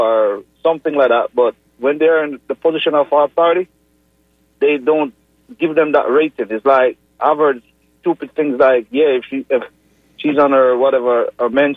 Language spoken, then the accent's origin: English; Jamaica; I've been living here 23 years. I'm from Jamaica.